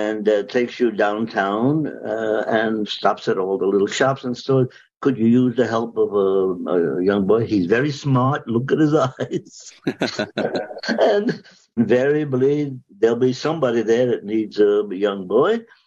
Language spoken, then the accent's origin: English; New York City, New York, United States; born there; I was born in New York City in 1925. You don't have to do the math. I'm 97 years old, but I'm still active. I went to school at PS22, Richmond on Staten Island.